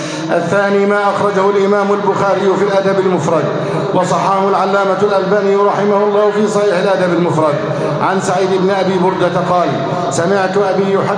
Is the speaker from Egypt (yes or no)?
yes; Egypt; اللهم احفظ بلدنا مصر أمناً أماناً، صفاءً ورخاءً، وسائر بلاد المسلمين.